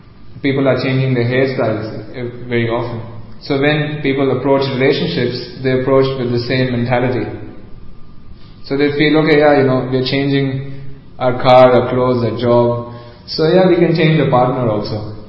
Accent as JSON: {"language": "English", "country": "India", "said": "In fact, I'm from India, there's this Bollywood."}